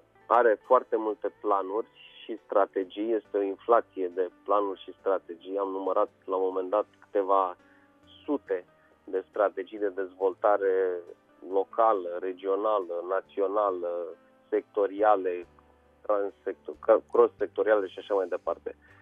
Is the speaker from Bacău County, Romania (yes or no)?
no; Piatra Neamț, Neamț County, Romania; am copilărit la Piatra Neamț